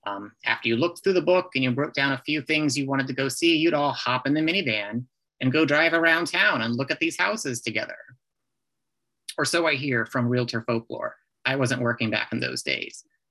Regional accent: Mansfield, Ohio, United States; now in Columbus, United States; Personally, I do belong to two multiple listing services here in Columbus and in my hometown of Mansfield

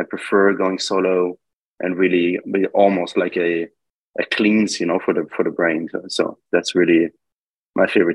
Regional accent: Belgium; also born or lived in Israel; I'm from Israel and then I grew up in Belgium.

